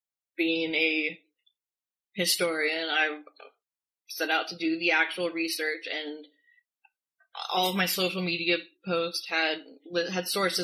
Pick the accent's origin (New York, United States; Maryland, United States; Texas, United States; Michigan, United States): Texas, United States; also born or lived in California; I grew up mostly in Texas, and then I went to California and did my undergraduate stuff in California.